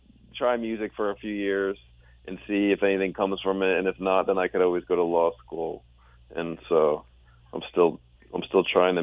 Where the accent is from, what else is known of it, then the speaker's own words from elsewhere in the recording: New Jersey, United States; You know, we grew up in Jersey